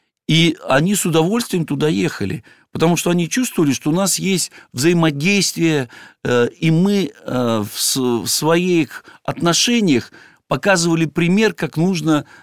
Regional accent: Irkutsk, Irkutsk Oblast, Russia; born there; Вы знаете, я родился в Иркутске.

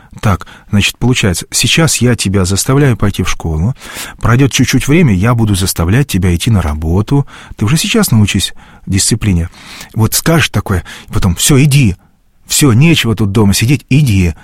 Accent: Zakarpattia Oblast, Ukraine; Я прямо из Закарпатья, у нас даже христианство такое своеобразное, с большим-большим таким напылением языческого, чувственного, эмоционального.

